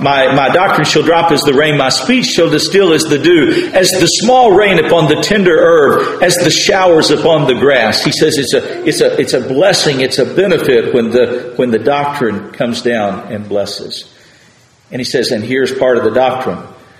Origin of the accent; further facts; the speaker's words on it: Texas, United States; now in North Carolina, United States; Where I grew up in West Texas, a lot of times the grass looked dead